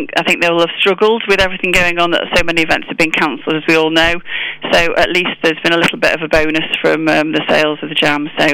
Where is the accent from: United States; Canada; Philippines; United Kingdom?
United Kingdom; as British people, it's such a celebration that we shouldn't let what's happening at the moment overshadow it